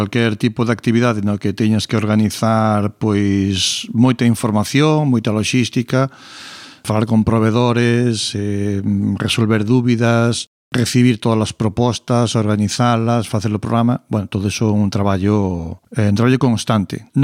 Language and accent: Galician; Galicia, Spain; como galego